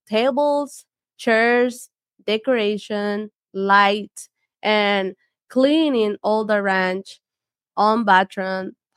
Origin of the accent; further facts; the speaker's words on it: Honduras; Honduras.